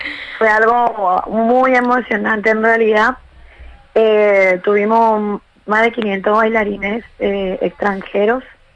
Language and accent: Spanish; Luque, Central, Paraguay; como somos de Luque